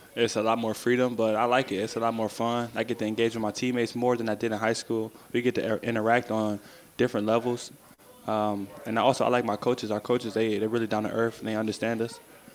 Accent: Cleveland, Ohio, United States; But when I was growing up in Cleveland, I didn't start playing basketball until I got to high school, until my ninth grade year.

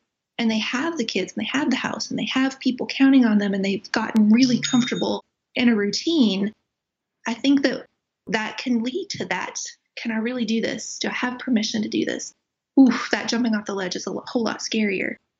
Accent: New England, United States; 12 years in, I'm really glad I'm from New England because I'm already salty.

